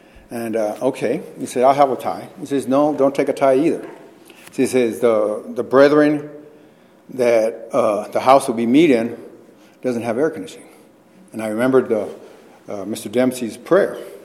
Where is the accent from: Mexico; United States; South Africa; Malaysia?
Mexico; And I remember riding my bike, and every, almost in this particular, my hometown, there's a cuartel. They call it cuartel. It's a garrison.